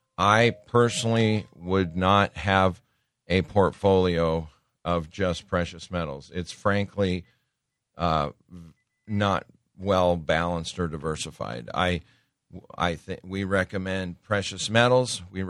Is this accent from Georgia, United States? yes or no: no; Montana, United States; I grew up in Montana, and we've bought numerous, numerous collections out of Montana